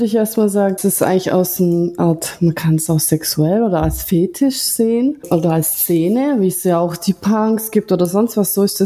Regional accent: Ulm, Baden-Württemberg, Germany; Ich bin aus Deutschland, aus Ulm, bin 28

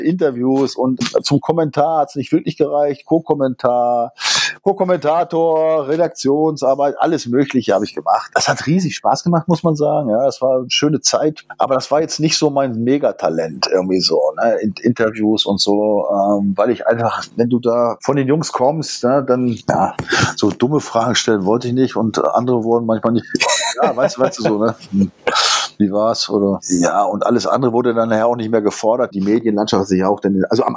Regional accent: Sulingen, Lower Saxony, Germany; Reinhold Beckmann und ich, wir stammen ja praktisch aus Nachbarorten. Also du erinnerst dich, Sulingen, ja, der TuS Sulingen

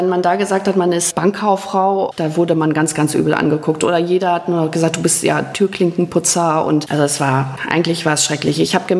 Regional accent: Rheine, North Rhine-Westphalia, Germany; born there; Ja, das ist meine Geburtsstadt.

